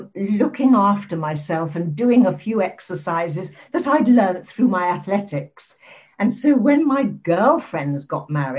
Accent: South West England, United Kingdom; Well, I was born and bred in the West Country in Somerset, and I had brothers and boy cousins.

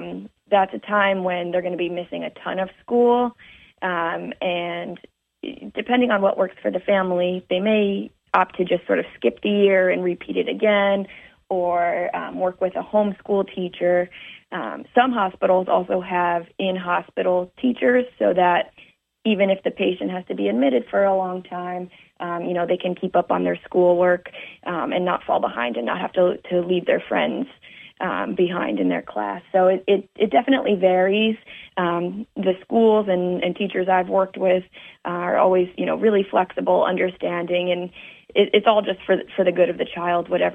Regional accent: New Jersey, United States; born or raised there

